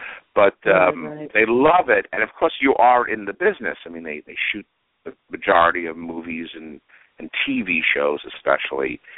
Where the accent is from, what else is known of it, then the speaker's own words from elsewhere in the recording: New York, United States; And now, as a New Yorker, I don't drive that much.